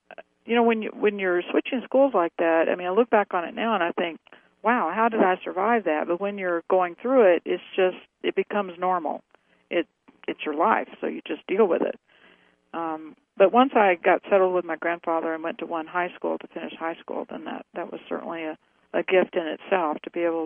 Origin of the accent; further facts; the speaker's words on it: Sims, Texas, United States; also born or lived in California / Dallas; But for the most part, I grew up in East Texas, which is very small. It's northeast of Dallas, and I bounced back and forth between Dallas and Sims. And Sims is where I finished high school.